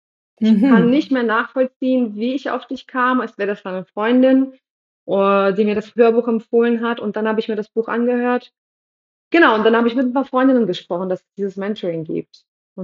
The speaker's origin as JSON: {"language": "German", "country": "Russia", "tie": "born or raised there", "moved": "yes", "lives_now": "Germany", "said": "ich komme ja aus Russland, ich bin Aussiedlerin in Russland, ich bin in den 80er Jahren aufgewachsen"}